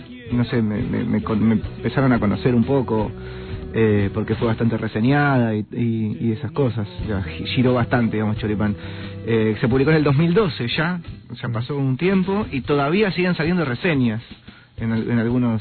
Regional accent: Argentina; la llevamos todos en el ADN, digamos. O sea, sos argentino, no podés no ser peronista.

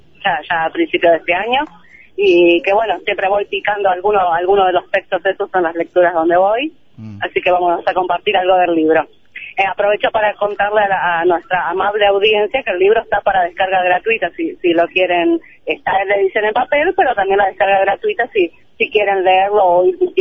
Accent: Argentina; es una antología que se va a sacar en España, pero somos unos cuantos argentinos los que participamos

